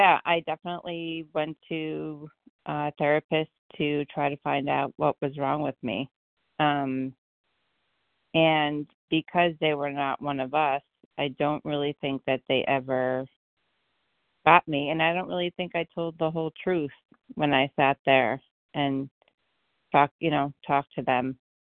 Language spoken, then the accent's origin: English; Poughkeepsie, New York, United States; I'm from Poughkeepsie, New York